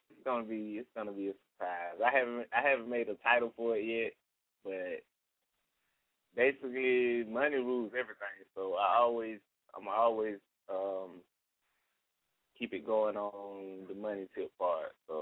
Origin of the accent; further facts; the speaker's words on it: Waycross, Georgia, United States; now in Brunswick, United States; No, I'm originally from Waycross, but I've been in Brunswick since 95. This is home right now.